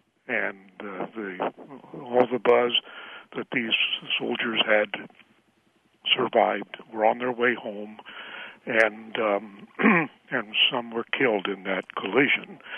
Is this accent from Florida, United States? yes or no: no; Terre Haute, Indiana, United States; I grew up in Terre Haute, Indiana.